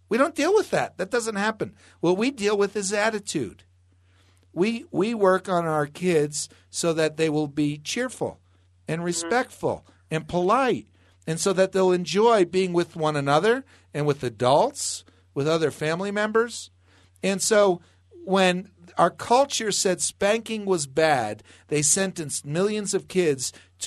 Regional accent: New Jersey, United States; I grew up in New Jersey, and my dad spanked us.

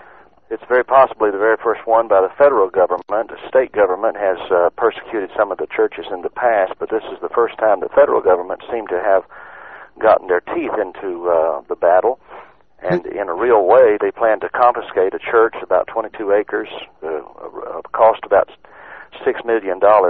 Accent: Houston, Texas, United States; I'm a pastor from Houston, Texas

